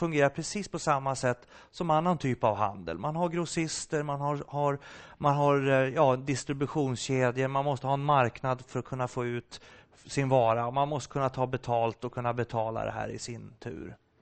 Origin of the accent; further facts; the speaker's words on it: Sweden; som svensk narkotikapolis, att komma dit och titta så är det en katastrof.